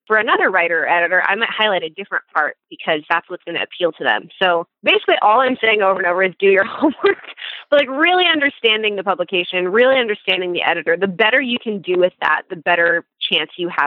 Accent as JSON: {"language": "English", "country": "Philippines", "tie": "born or raised there", "said": "She knew that I grew up in the Philippines."}